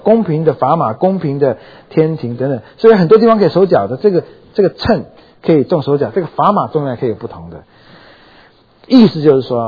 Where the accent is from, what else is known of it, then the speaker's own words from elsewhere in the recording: China; 我们中国人买布你懂吗？